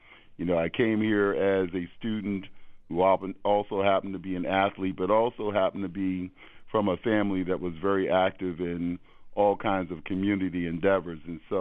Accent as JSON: {"language": "English", "town": "Pittsburgh", "region": "Pennsylvania", "country": "United States", "moved": "as an adult", "lives_now": "Boston, United States", "said": "when I came to Boston, I came here in the 70s and I came from Pittsburgh, Pennsylvania."}